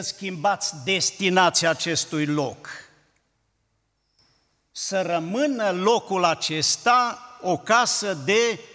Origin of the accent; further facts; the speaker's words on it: Zalău, Sălaj County, Romania; Apoi vreau să vă spun că vin din Zalău, împreună cu soția.